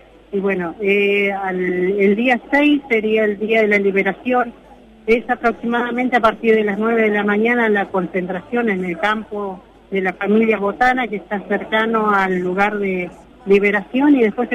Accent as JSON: {"language": "Spanish", "town": "Sierra Grande", "region": "Río Negro", "country": "Argentina", "said": "venimos de Sierra Grande y el balneario Playas Doradas en Río Negro, al sureste de la provincia. La última localidad que está antes del límite de Chubut"}